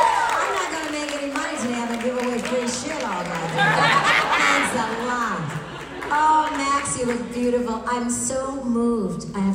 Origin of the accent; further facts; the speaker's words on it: Canada; But I come from Canada where we didn't have a lot of weed.